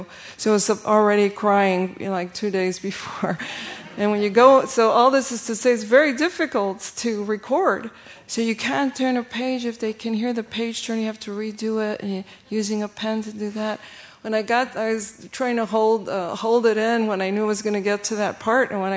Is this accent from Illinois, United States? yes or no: yes; Chicago, Illinois, United States; moved away as an adult; And I always knew when I was born and raised in Chicago, and I always knew there would be a time in which I would end up in New Mexico